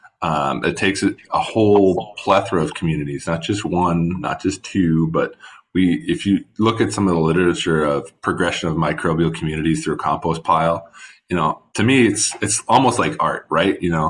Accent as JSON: {"language": "English", "region": "Wisconsin", "country": "United States", "said": "Yeah, I come from Wisconsin, so we've been lagging a little bit on the policy side for things like this as well."}